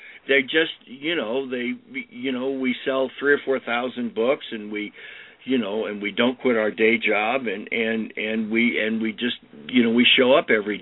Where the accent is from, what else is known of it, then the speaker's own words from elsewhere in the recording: Los Angeles, California, United States; I'm born and raised in Los Angeles, but, and you know, I'm an American